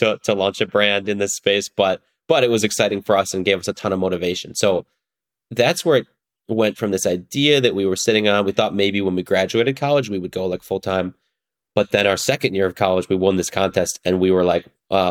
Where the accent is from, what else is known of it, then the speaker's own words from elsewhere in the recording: Illinois, United States; So I grew up in the northern suburbs of Chicago, and I'm still actually about to move out of my parents' house finally.